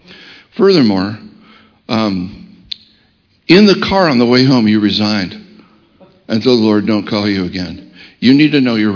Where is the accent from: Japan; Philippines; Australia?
Japan; now in United States; I remember coming to the States. I was born and raised in Japan. I'm a missionary kid. I came in 1970.